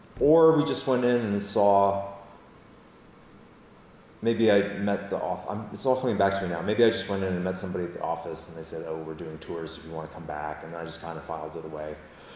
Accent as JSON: {"language": "English", "town": "Cooperstown", "region": "New York", "country": "United States", "said": "Yeah, I'm from Cooperstown, New York, which is about 2 hours from here, west of here, and it's a small historic mountain town right on a lake."}